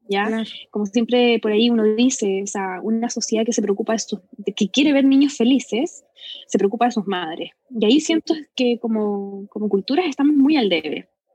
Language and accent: Spanish; Concepción, Biobío, Chile; now in Santiago, Chile; vivo en Chile, vivo en la ciudad de Santiago de Chile. Originalmente soy de otra ciudad, soy del sur, ¿no? Así que soy de Concepción. Llevo 2 años viviendo acá.